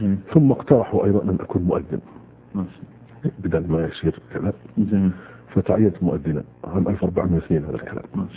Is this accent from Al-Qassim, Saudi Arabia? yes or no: no; Riyadh, Riyadh Province, Saudi Arabia; أنا نشأت في مدينة الرياض، تعلمت فيها وتخرجت من الثانوية، وعملت في الخطوط السعودية 6 سنوات،